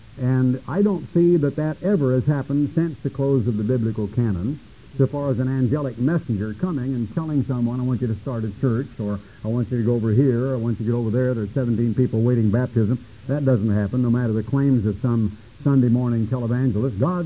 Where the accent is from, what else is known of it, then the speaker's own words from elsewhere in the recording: United States; Well, I am an American and I speak English